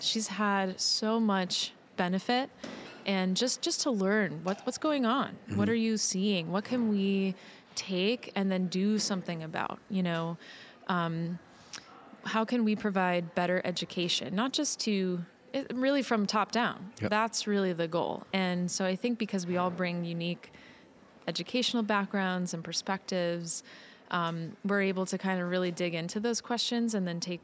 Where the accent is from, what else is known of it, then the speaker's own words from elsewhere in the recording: Moon, Pennsylvania, United States; Well, originally from Moon.